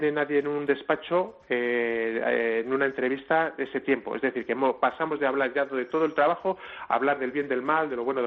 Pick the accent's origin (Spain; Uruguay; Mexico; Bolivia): Spain; Palencia, Castile and León; Sí, sí, soy de aquí, de Palencia, sí.